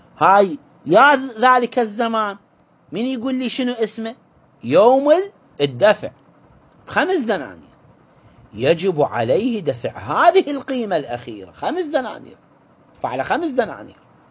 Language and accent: Arabic; Karbala, Karbala Governorate, Iraq; ما موجود عندنا في كربلاء ولا في الأقضية والنواحي القريبة